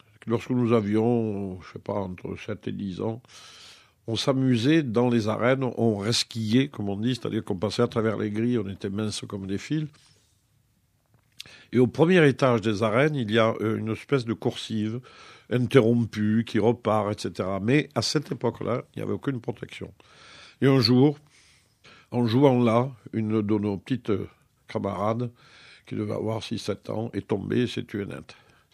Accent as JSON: {"language": "French", "town": "Arles", "region": "Provence-Alpes-Côte d'Azur", "country": "France", "said": "Je suis d'Arles, qui est une ville romaine et romane."}